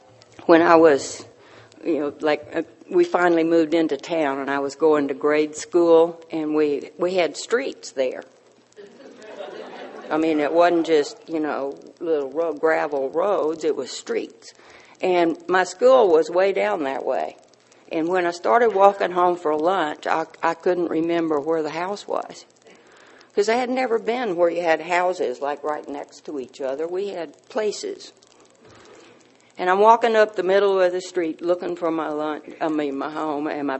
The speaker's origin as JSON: {"language": "English", "town": "Wimberley", "region": "Texas", "country": "United States", "tie": "born there", "said": "And I suspect y'all can tell that I come from the South. I was born in Wimberley, Texas"}